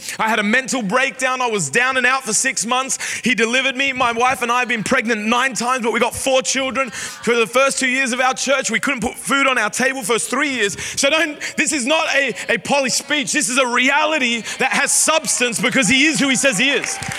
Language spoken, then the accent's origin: English; Sydney, New South Wales, Australia; also born or lived in Doncaster; I grew up in Sydney. I only know NRL.